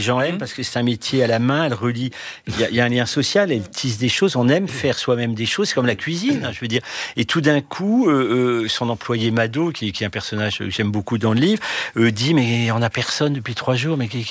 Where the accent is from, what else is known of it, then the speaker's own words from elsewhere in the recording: Valenciennes, Hauts-de-France, France; Moi, je suis de Valenciennes.